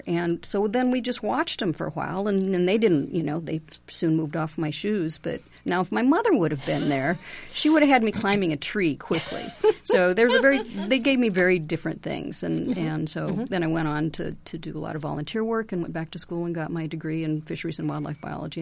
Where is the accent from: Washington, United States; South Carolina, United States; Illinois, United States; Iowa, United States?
Iowa, United States; Ames; I was born and raised here in Ames, and so was my dad. So Isaac Walton was important to our family when I was young